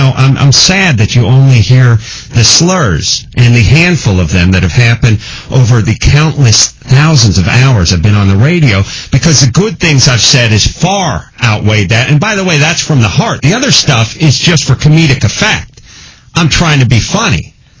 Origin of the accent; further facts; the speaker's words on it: Los Angeles, California, United States; born there; I live here in Los Angeles. I was born here in Los Angeles.